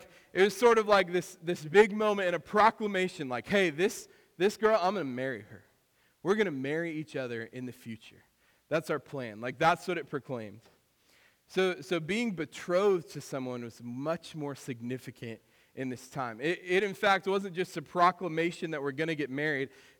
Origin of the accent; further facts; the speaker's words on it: Kansas City, Missouri, United States; now in Pittsburgh, United States; I grew up in Kansas City, so moving to Pittsburgh sort of like, oh, Pittsburgh, it feels like a small town.